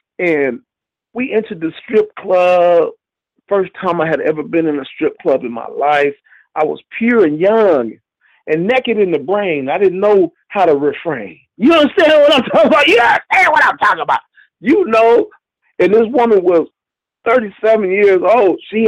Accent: Riverside, California, United States; She said, oh, that's L.A. I said, no, that's Riverside. I'm from Riverside, i.e., East Side.

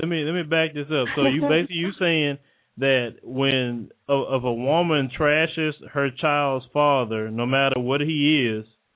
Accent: the South, United States; I'll say I'm just from the South.

